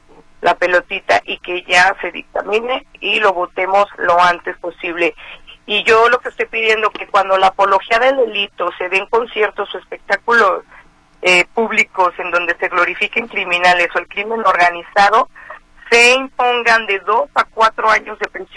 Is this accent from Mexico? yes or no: yes; Jalisco, Mexico; yo creo que también como jaliscienses mexicanos no podemos permitir que se vea a México de esa manera